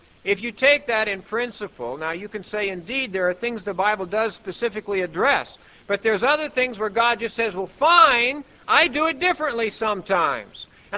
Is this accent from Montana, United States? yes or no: yes; Butte, Montana, United States; also born or lived in Anaconda; I've worked in smelters growing up in Butte and Anaconda, Montana. That was all mining in there.